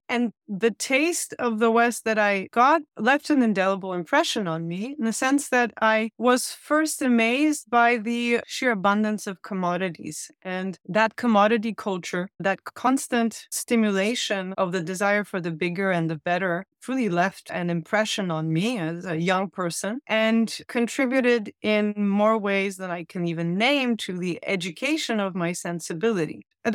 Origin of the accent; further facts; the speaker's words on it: Poland; moved away as an adult; also born or lived in United States; So I grew up in Poland in the 80s and the very early 90s. I left when I was 19. And I also spent a couple of years in the States.